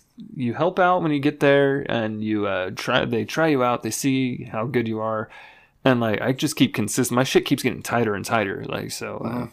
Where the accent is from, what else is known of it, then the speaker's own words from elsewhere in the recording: Australia; I'm Australian.